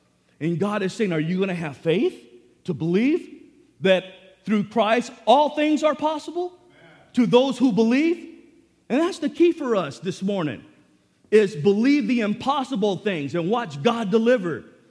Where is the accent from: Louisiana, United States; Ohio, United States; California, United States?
California, United States; National City; I grew up in Sweetwater High School in National City. And yeah, I played football and all that, but I still hung around with the bad crowd.